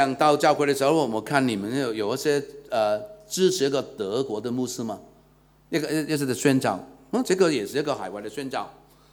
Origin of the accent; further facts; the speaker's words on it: Hong Kong; 我是从小在香港长大的，我从小就受了那个教会很多的恩惠，但我没有信主